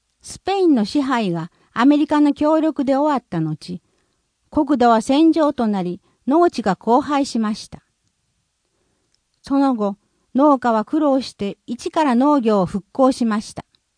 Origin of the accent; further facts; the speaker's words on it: Philippines; Japanese is a second language; 私はフィリピンで生まれ育ちました。